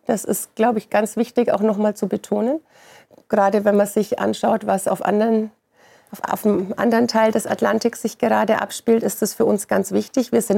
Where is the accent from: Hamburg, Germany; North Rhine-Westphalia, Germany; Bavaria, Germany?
Bavaria, Germany; Würzburg; Ich komme aus Unterfranken, zerbombtes Würzburg.